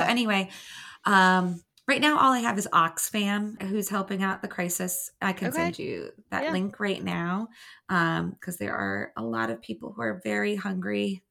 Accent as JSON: {"language": "English", "country": "United States", "said": "because we're American"}